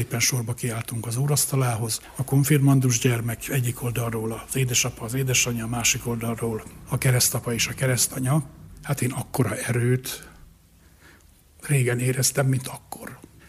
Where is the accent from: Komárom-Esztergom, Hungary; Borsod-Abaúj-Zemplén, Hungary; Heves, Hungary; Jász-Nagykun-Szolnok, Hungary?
Borsod-Abaúj-Zemplén, Hungary; Sajóálmos; born there; én a Sajó Álmosi gyülekezetbe születtem bele, én ott konfirmáltam.